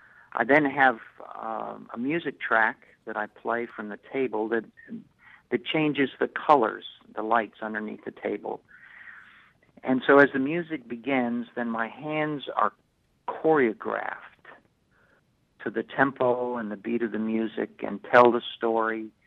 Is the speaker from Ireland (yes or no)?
no; Mexico City, Mexico; I grew up in Mexico City.